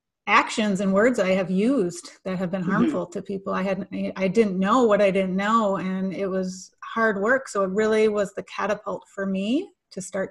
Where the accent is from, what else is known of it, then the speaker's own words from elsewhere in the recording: Madison, Wisconsin, United States; So, longer story, I grew up in Madison, Wisconsin, which is fairly progressive